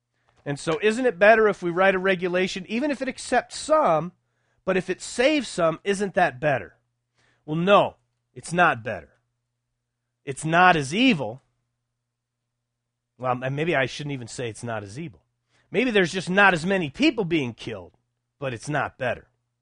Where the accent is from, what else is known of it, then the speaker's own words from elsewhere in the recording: Texas, United States; I grew up in West Texas around all kinds of Mexican kids, and very few of their parents were divorced.